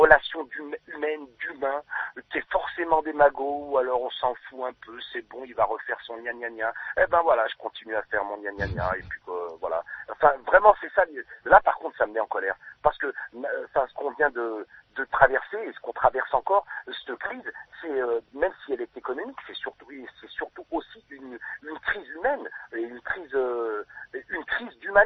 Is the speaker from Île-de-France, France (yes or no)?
no; Auvergne-Rhône-Alpes, France; Ouais, je suis auvergnat.